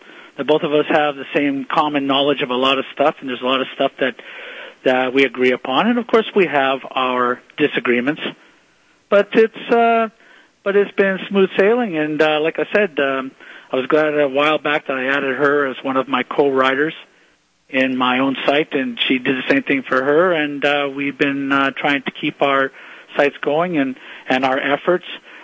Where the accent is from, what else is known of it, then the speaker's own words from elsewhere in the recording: Canada; So we said many times, it's tough being Canadian because right now with the draconian hate crime laws that were passed in this nation back in 1974